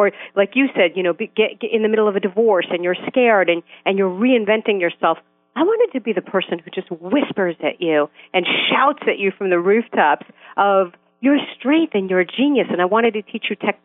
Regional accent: Brooklyn, New York, United States; But I grew up in Brooklyn, New York, Orthodox Jewish family.

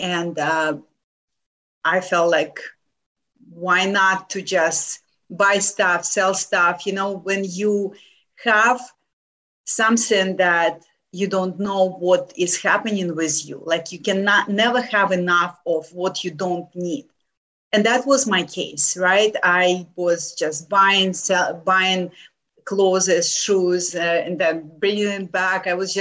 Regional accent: Lithuania; English is a second language; now in United States; I came from from Lithuania to the United States over 30 years ago, not speaking English.

